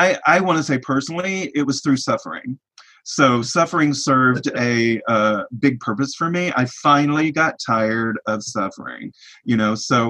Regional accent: Alabama, United States; Well, I want to say earlier, like for me, even growing up in Alabama, like I was an odd person out, actually.

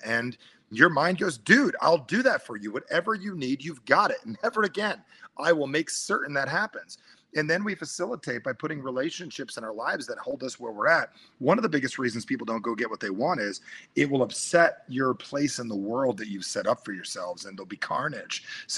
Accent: New Jersey, United States; I'm from Jersey, so when we used to...

